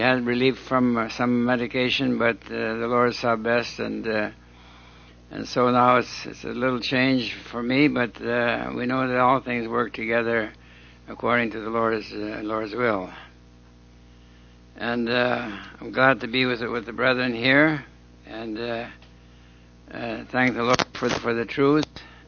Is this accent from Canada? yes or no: yes; Winnipeg, Manitoba, Canada; Dear brethren … from Winnipeg, Canada.